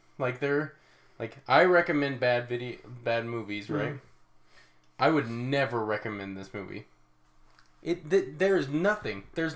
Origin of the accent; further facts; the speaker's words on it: Salt Lake City, Utah, United States; we're two Utah boys. Yeah. We're from Utah, Salt Lake City, specifically. And this was filmed in our home state.